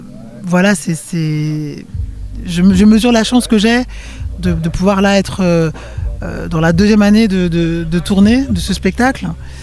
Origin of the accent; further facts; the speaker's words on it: Cameroon; born there; moi je suis né au Cameroun et qu'on a été colonisé et par les Français et par les Britanniques. Donc on a ces deux langues-là dans notre bagage culturel imposé.